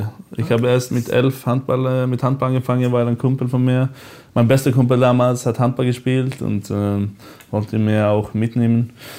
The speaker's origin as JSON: {"language": "German", "country": "Sweden", "second_language": "German", "said": "obwohl es einfach als Schwede, es gibt viele Wörter und viele Sachen, die du einfach verstehst."}